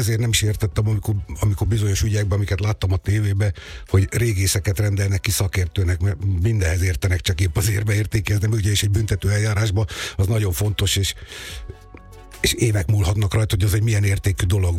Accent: Dombóvár, Tolna, Hungary; én Dombaváron nőttem föl, és az mellett van egy Alsóhetény nevű falu

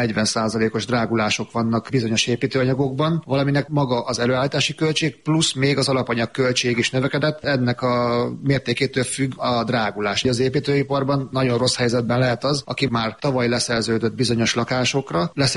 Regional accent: Hungary; also born or lived in Zakarpattia Oblast, Ukraine; A nagyszülők, illetve a szüleim is kárpátaljai származásúak. Tulajdonképpen még én is Kárpátalján születtem, de nekem még a Szovjetunió van beírva a személyigazolványomba. 6 éves koromban költöztünk át Magyarországra.

